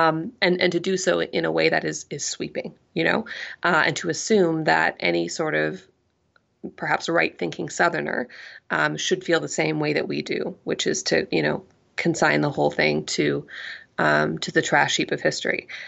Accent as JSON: {"language": "English", "country": "Canada", "said": "And so as a Canadian myself"}